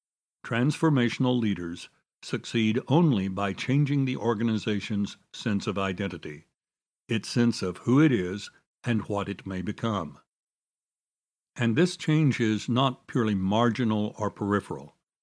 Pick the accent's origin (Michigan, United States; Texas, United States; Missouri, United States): Texas, United States; Dallas; Over the past quarter century, this challenge has faced hospitals in my hometown. Several of the historic hospitals in Dallas were started by faith-based organizations